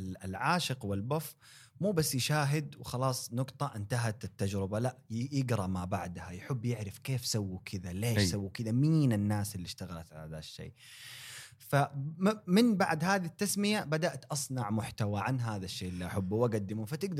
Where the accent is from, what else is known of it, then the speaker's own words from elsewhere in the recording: Mecca, Makkah Province, Saudi Arabia; انا يا صديقي ابن مكه، انا ولدت وتربيت في مكه المكرمه،